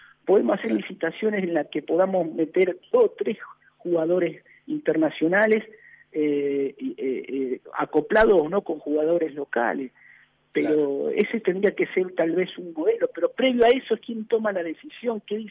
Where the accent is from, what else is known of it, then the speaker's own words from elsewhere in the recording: Argentina; cuáles son las coordenadas estratégicas que tenemos que tener claro como argentino, como país